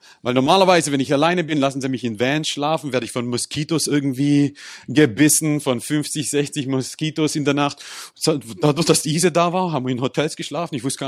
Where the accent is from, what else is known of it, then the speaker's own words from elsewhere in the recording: Croatia; German is a second language; now in Germany; Wie gesagt, ich bin aus Kroatien